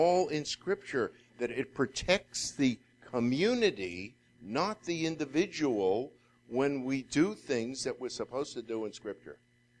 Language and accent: English; Boston, Massachusetts, United States; And I grew up in Boston, and there was a lot of influence of the Catholic Church there.